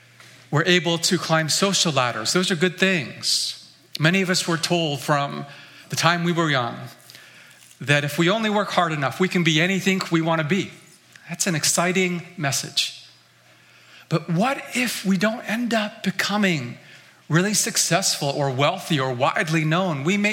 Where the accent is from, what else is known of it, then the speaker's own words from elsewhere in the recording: Vancouver, British Columbia, Canada; also born or lived in Tokyo, Japan; I was raised primarily here in North America, but I spent most of my formative years right here in the Metro Vancouver area. Some of you may or may not know, I was actually born in Tokyo.